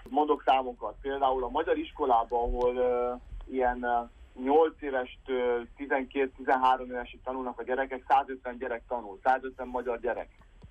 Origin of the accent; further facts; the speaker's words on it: Mera, Cluj County, Romania; elkezdtem táncolni otthon Mérában, Mérán nevelkedtem.